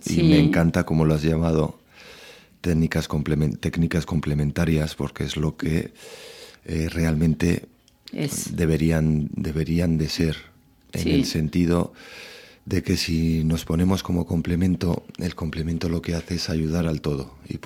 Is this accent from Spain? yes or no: yes; Navarre, Spain; aquí, bueno, en mi tierra, en Navarra, fue el año pasado